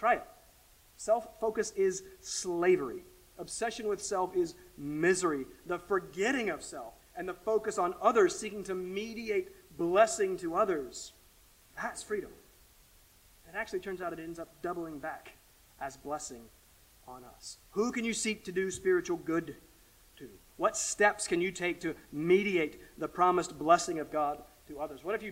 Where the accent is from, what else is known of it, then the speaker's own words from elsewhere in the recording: the South, United States; moved away; I'm a kid from the South